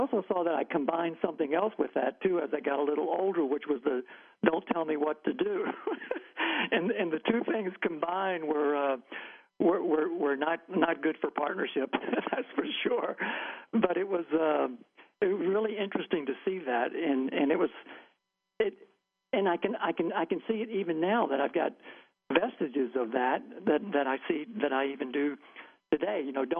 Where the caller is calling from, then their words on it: Aventura, Florida, United States; I'm calling from Aventura, Florida, near Miami.